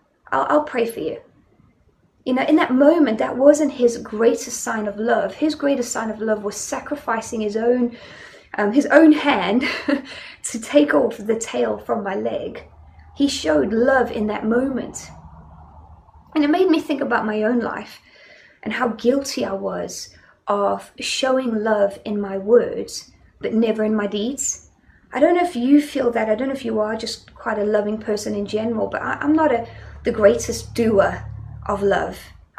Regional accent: Johannesburg, Gauteng, South Africa; you know I'm from South Africa. And as a child, I grew up in Johannesburg.

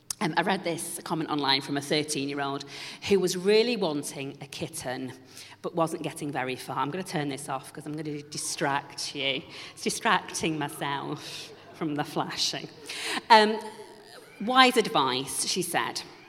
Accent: Yorkshire and the Humber, United Kingdom; My dad had to go in his slippers up the garden, round the back, because we're from Yorkshire

